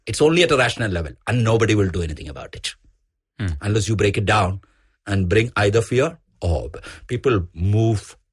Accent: Palakkad, Kerala, India; So as a kid, I grew up in the Western Ghats in Palghat.

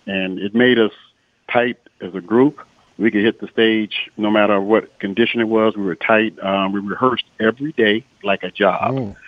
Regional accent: Cleveland, Ohio, United States; Well, I growing up in Cleveland. I played the jazz clubs.

